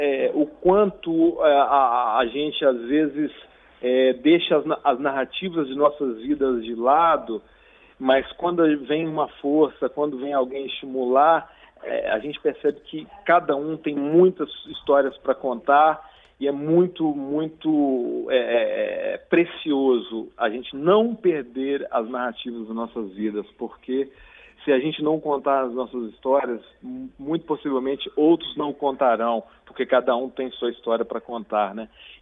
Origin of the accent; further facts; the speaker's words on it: Minas Gerais, Brazil; Eu mesmo, enquanto mineiro